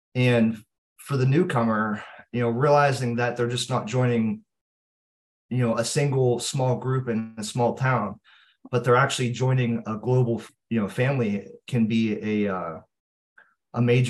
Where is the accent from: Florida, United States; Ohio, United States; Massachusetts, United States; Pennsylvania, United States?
Pennsylvania, United States; I am from Pittsburgh, Pennsylvania. I live close to Pittsburgh, Pennsylvania in the United States, but I'm from a small rural town close to the city.